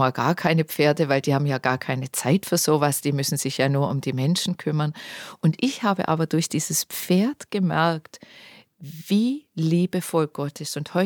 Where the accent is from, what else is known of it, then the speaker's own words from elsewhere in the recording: Dettingen an der Erms, Baden-Württemberg, Germany; Wir kommen beide aus dem Ort Dettingen-Erms.